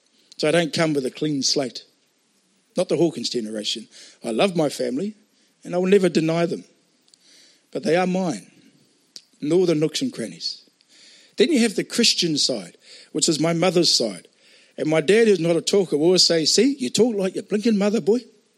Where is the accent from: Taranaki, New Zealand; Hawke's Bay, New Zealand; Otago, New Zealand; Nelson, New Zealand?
Hawke's Bay, New Zealand; Hastings; born and bred in Hastings, dad from Omahu